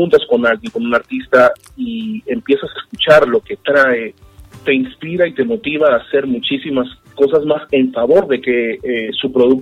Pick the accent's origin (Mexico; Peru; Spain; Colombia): Peru; gente... de mi país, de mi tierra, de Perú